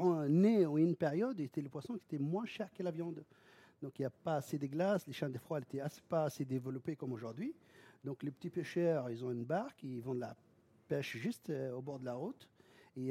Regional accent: Tunisia; now in Paris, France; mon épouse est bretonne, moi je suis tunisien. Et on est à Paris

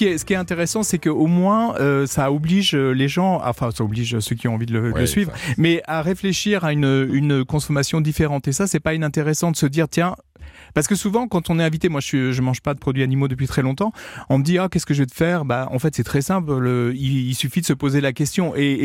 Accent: Normandy, France; Je suis normand.

